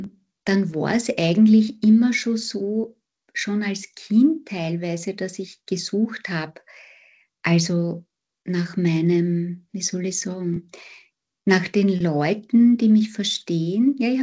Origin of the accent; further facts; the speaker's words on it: Vienna, Austria; born there; Geboren bin ich in Wien.